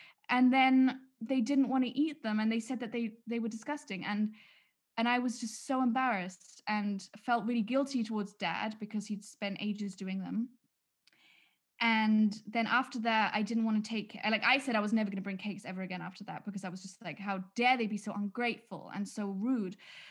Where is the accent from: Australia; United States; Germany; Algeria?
Germany; I don't know if this is everywhere or if this was a German thing, but growing up in Germany, if it was your birthday, you were supposed to bring a cake to school